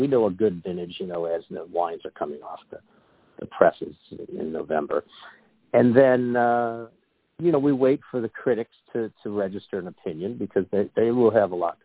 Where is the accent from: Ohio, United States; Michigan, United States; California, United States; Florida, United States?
Ohio, United States; when I was a little kid growing up in Ohio